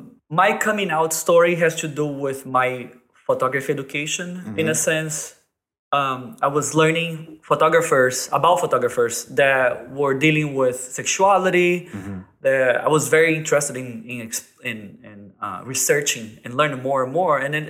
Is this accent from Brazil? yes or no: yes; Brazil; I come from Brazil.